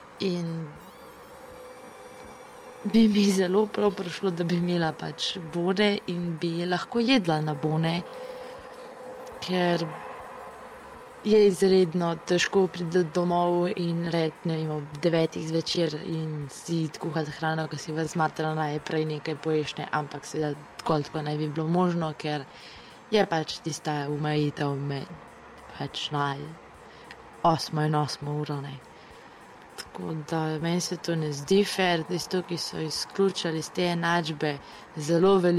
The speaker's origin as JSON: {"language": "Slovenian", "town": "Ljubljana", "region": "Central Slovenia", "country": "Slovenia", "said": "čeprav sem pač tukaj iz Ljubljane"}